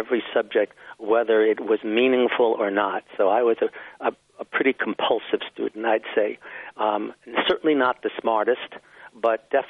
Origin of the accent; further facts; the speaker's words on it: New York City, New York, United States; Well, I grew up in New York City, and I was very fortunate to be living in a very creative, unusual neighborhood in New York, Greenwich Village, back in the 50s.